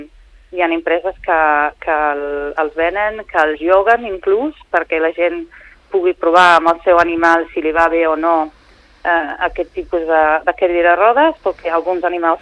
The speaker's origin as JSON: {"language": "Catalan", "region": "England", "country": "United Kingdom", "second_language": "Catalan", "moved": "yes", "lives_now": "Spain", "said": "com sóc anglesa pues, vaig pensar que aquí potser el que faltava era informació"}